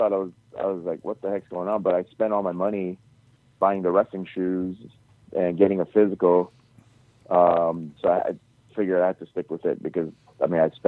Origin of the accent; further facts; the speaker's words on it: Hawaii, United States; also born or lived in Guam; No, I grew up in Hawaii.